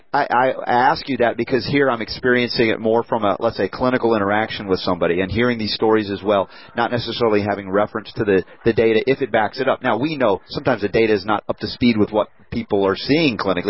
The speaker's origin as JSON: {"language": "English", "region": "Georgia", "country": "United States", "tie": "born or raised there", "said": "But for me, it was in Georgia when I was growing up as a teenager. It was beer."}